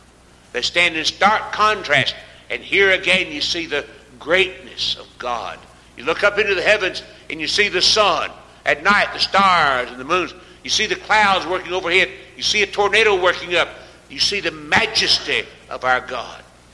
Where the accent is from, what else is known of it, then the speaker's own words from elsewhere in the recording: North Carolina, United States; In our part of the world where I was raised up in North Carolina, I was raised in Blue Ridge, Smoky Mountain area.